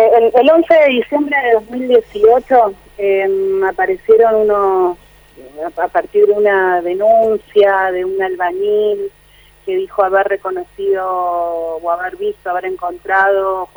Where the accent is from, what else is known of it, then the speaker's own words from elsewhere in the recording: Paraná, Entre Ríos, Argentina; now in Gualeguaychú, Argentina; yo soy de Paraná, vivo en Gualeguaychú desde el año 2006-2007